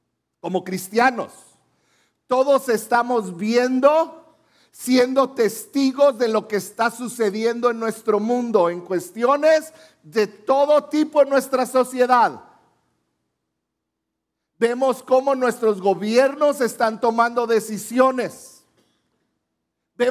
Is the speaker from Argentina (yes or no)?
no; Mexico; Y como mexicanos, latinoamericanos, no podemos cerrar nuestros ojos